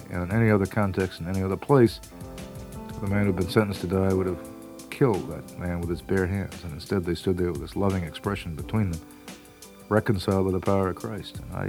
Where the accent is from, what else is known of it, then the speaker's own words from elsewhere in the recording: United States; I really had had just a smattering of religious exposure as a kid growing up, like most kids growing up in America today, and really didn't know what it was all about.